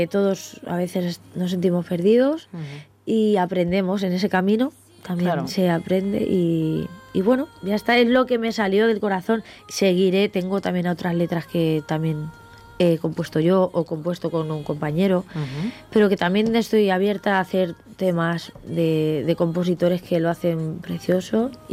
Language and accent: Spanish; Madrid, Community of Madrid, Spain; also born or lived in Ciudad Real; now in Seville, Spain; soy de Madrid, he vivido en Ciudad Real, en La Mancha muchos años, ahora vivo en Sevilla. Estoy mucho aquí en Barcelona